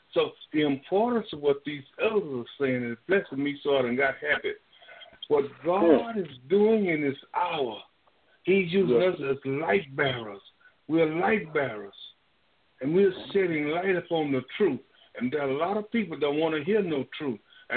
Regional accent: Iraq; I'm from Iraq, around that area.

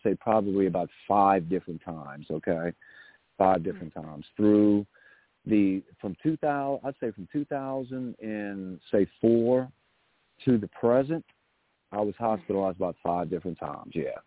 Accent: Louisiana, United States; But you're not going to mess with my people down here in Louisiana.

